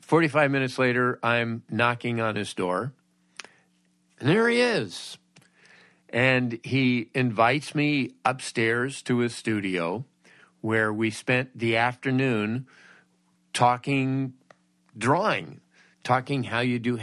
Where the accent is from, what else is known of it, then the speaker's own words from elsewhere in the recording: Woodland Hills, California, United States; I grew up in Woodland Hills in the San Fernando Valley.